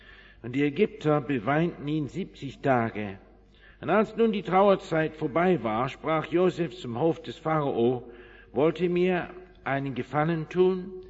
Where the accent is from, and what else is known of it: England, United Kingdom; born or raised there; German is a second language